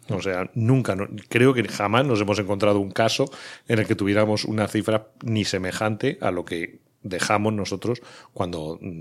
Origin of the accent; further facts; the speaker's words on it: Soria, Castile and León, Spain; Yo soy de Soria.